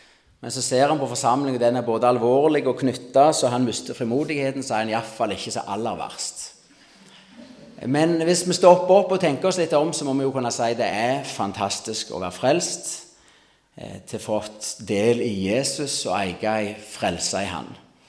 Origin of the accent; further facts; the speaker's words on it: Salte, Rogaland, Norway; Jeg kommer fra Salte, ca. 3-3,5 kilometer sør av Bryne. … Jeg vokste opp i en søskenflokk med det var 5 brødre.